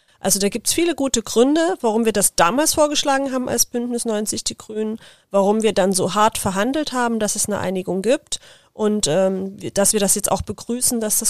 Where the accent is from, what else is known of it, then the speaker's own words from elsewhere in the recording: East Germany, Germany; Werde ich mich jetzt als Ostdeutsche nicht vehement dagegen stellen